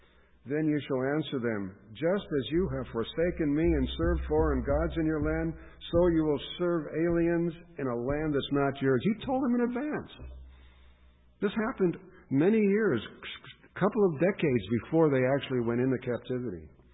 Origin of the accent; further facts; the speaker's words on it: United States; it's hard for me to say this as an American and as a believer.